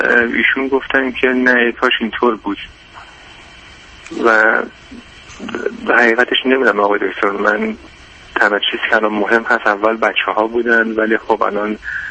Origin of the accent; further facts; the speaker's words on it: Iran; من یه ایرانی هستم و حالا درسته چند سال اروپا بودم